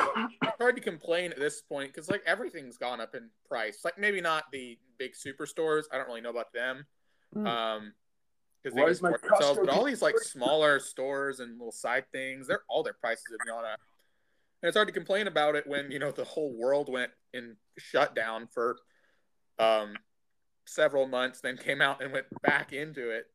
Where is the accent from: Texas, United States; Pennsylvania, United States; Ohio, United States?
Texas, United States; I had a guy offer me a job one time simply because I'm from Texas. So he heard my accent.